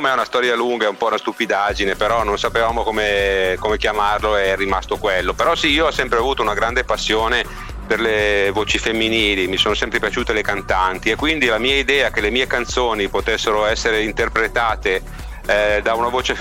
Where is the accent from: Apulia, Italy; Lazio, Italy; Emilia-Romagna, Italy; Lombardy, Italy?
Lombardy, Italy; Milan; Io sono di Milano, sì.